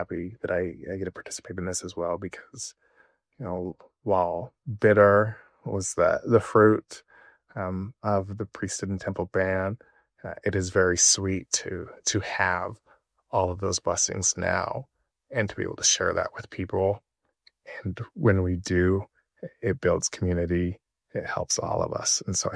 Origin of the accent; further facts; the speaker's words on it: Idaho, United States; I can think of a litany list of life experiences growing up in Southeast Idaho, going to BYU